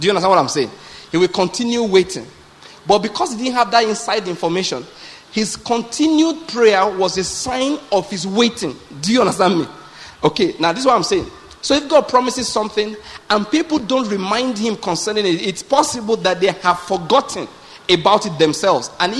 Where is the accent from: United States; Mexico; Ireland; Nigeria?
Nigeria; Western Nigeria; Now, get my point. I'm from the West. And I know the Western person doesn't think about the war.